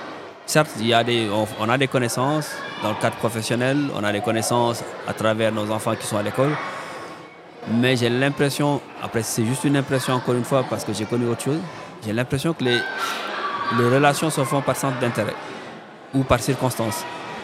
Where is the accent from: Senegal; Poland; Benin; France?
Senegal; nous, on vient du Sénégal